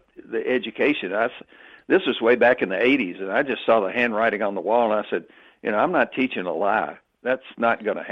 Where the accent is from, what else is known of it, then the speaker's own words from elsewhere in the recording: the South, United States; because I'm a Southerner. And we've seen the same thing happen to us.